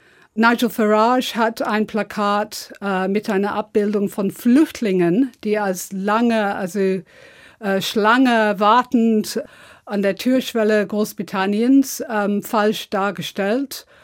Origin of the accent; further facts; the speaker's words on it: London, United Kingdom; German is a second language; Also ich komme zwar aus Südlondon, aber ich schätze mittlerweile weniger Stadt und mehr Land.